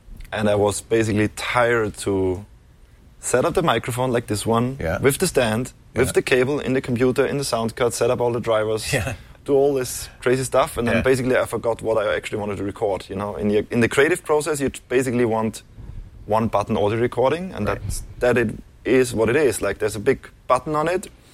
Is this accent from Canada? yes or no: no; Vienna, Austria; Yeah, Vienna. I'm from Austria, Vienna. 8 years.